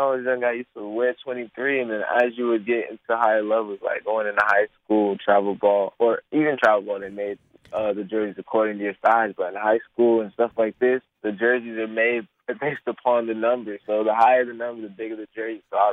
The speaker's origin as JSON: {"language": "English", "region": "New York", "country": "United States", "tie": "born or raised there", "lives_now": "Georgia, United States", "said": "We would always drive from Georgia to New York because that's where my hometown originally from."}